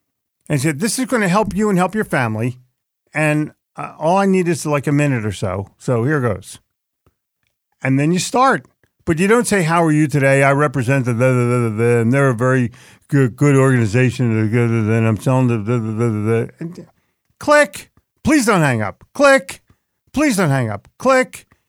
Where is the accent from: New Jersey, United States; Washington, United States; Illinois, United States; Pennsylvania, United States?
New Jersey, United States; you could bounce me all you want because I'm from Jersey. We live in the bounce capital of the United States.